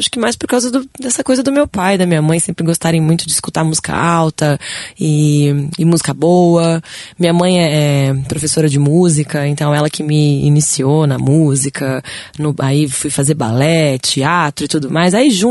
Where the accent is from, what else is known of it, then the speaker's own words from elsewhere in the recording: Piracicaba, São Paulo, Brazil; Eu sou de Piracicaba.